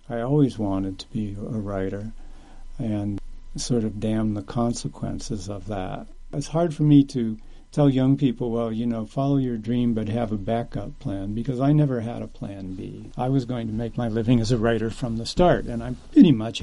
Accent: Appalachia, United States; I've always wanted to write a book about growing up in Appalachia.

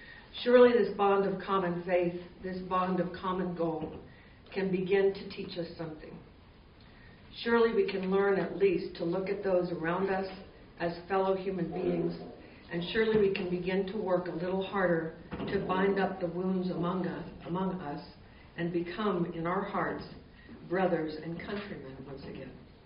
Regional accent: Virginia, United States; also born or lived in Washington, D.C.; No, I was born in Washington, D.C., and we lived at that time in Northern Virginia.

